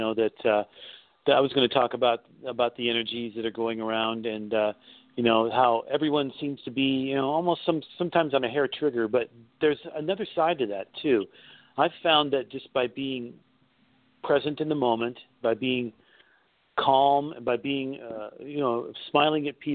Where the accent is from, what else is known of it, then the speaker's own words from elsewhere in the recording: Alaska, United States; now in Ohio, United States; You know, I grew up in Alaska, so I didn't have a lot of connection with sports teams other than the Seattle Seahawks, maybe because they were geographically closer, you know. So, when I came here to Ohio